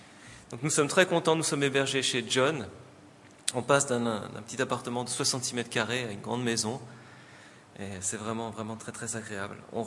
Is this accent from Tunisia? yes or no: no; France; Chez nous, en France, c'est plus rapide.